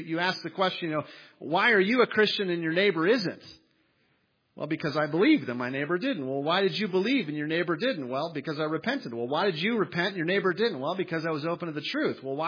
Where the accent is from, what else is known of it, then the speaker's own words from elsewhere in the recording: Minnesota, United States; I'm from Minnesota. I love the Minnesota Vikings, who have also lost four times in the Super Bowl and never won.